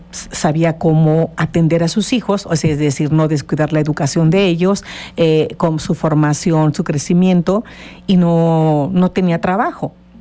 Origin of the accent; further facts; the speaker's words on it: Monterrey, Nuevo León, Mexico; moved away; Yo me vine de Monterrey hace 20 y tantos años.